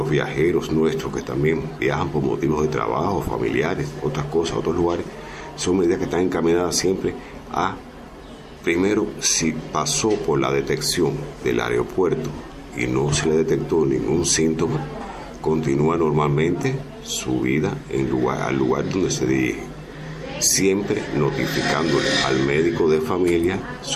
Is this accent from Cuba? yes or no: yes; Cuba; somos cubanos, los cubanos estamos acostumbrados siempre a nos vemos, nos abrazamos